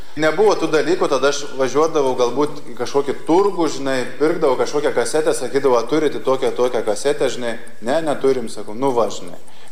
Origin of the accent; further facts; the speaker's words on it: Šiluva, Kaunas County, Lithuania; Aš esu kilęs iš Šiluvos, iš Šiluvą